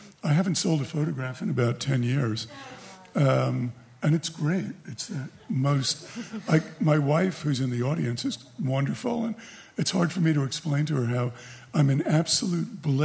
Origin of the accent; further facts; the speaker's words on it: New York, United States; I grew up in New York. I never knew how to take no for an answer.